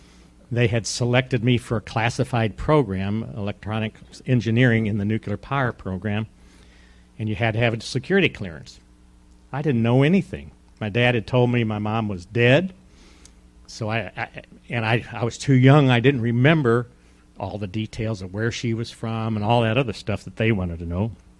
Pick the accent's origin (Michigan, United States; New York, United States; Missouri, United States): Missouri, United States; St. Louis; born there; I was born in St. Louis, Missouri, in DePaul Catholic Hospital.